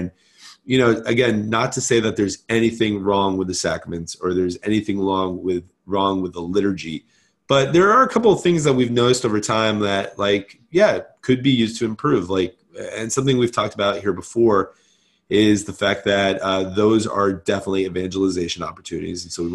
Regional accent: Jersey; born there; also born or lived in Japan / Hong Kong / New Zealand / United States; I grew up in Japan and Hong Kong and New Zealand and the States. Actually, I take that back. Two different countries, because I was born in Jersey

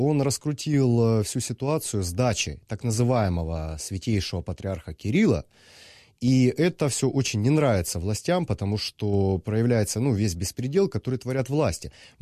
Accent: Novocherkassk, Rostov Oblast, Russia; Мой родной город Новочеркасск

